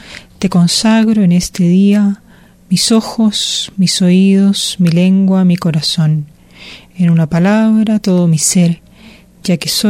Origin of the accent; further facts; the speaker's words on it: Chile; Yo soy chilena, al norte de Chile existe un desierto inmenso